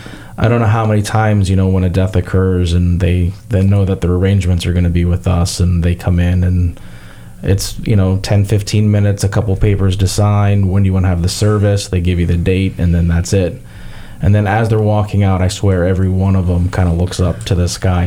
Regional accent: Ohio, United States; And I'm originally from Ohio, so I still have my Ohio number.

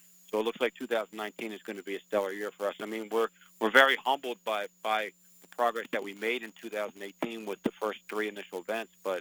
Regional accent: Philadelphia, Pennsylvania, United States; I'm from Philadelphia. I've promoted over 300 boxing and MMA shows in Philadelphia.

